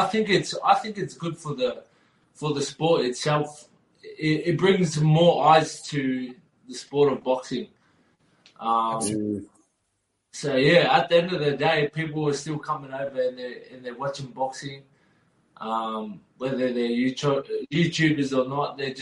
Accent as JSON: {"language": "English", "country": "Australia", "tie": "born or raised there", "said": "I was born and raised in Australia"}